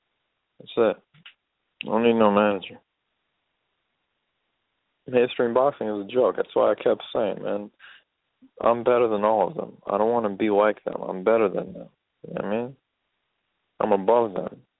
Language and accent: English; Los Angeles, California, United States; I was born in Los Angeles. I was born and raised, man. This is my city, man.